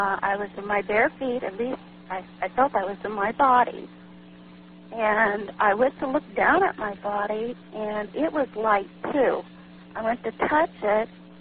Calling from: Tacoma, Washington, United States; from Tacoma.

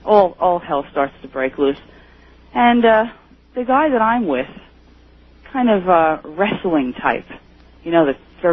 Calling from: Woodbridge, New Jersey, United States; from Woodbridge, New Jersey.

